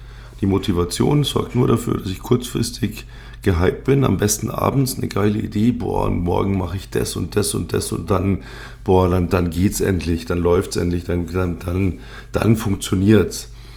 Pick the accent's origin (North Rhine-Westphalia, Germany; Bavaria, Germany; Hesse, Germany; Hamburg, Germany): Bavaria, Germany; Munich; accent: Upper Bavarian; einen Hauch von Münchner Akzent jetzt hier noch reinzubringen in die letzten Minuten. Ich kann das auch derber, also ich kann auch das richtig derbe Oberbayerisch. Ich bin zweisprachig aufgewachsen, also bayerisch und gut, aus meiner Sicht spreche ich ein passables Hochdeutsch.